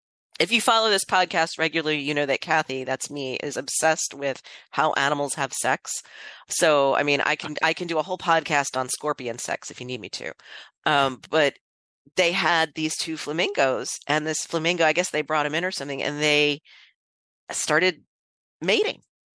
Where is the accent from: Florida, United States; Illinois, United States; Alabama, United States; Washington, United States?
Florida, United States; because I grew up in North Pinellas